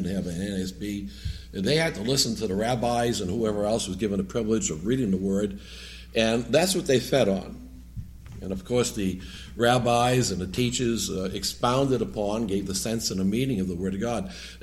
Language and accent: English; New England, United States; I can never pronounce this right, I'm from New England